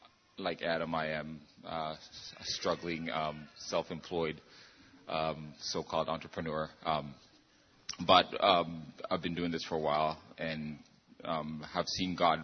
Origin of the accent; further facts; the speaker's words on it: Kenya; moved away as an adult; now in St. Louis, United States; I'm originally from Kenya. I came here when I was 19, went to college, stayed here, met my wife Teresa here in St. Louis